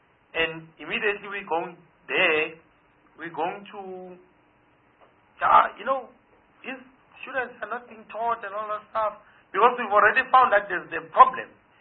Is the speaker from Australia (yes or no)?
no; South Africa; this belongs to me as a South African